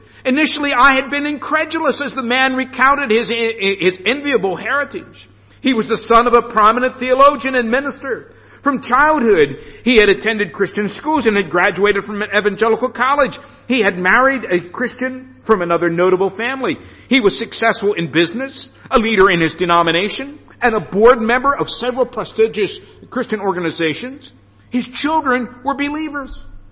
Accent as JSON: {"language": "English", "country": "United States", "lives_now": "United Kingdom", "said": "I know I'm an American, and so that may not be understood."}